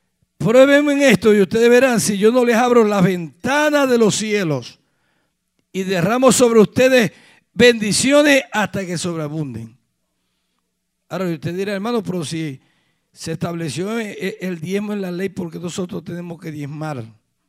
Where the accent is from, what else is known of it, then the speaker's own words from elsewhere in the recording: Maracaibo, Zulia, Venezuela; venimos de la República Bolivariana de Venezuela, de la ciudad de Maracaibo.